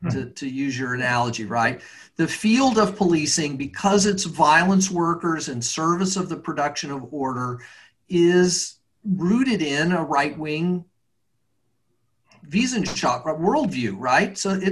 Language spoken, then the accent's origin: English; Houston, Texas, United States; But I am from Houston, right.